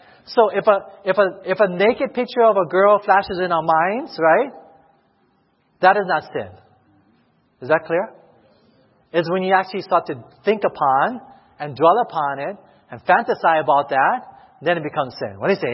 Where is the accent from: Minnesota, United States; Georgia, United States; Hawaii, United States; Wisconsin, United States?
Hawaii, United States; You know, I'm from Hawaii. Beaches are everywhere.